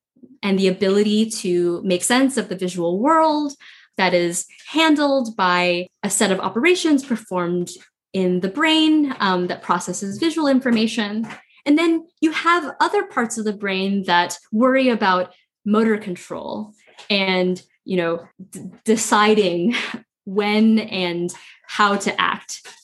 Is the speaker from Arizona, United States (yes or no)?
yes; Phoenix, Arizona, United States; this describes my hometown in Phoenix, Arizona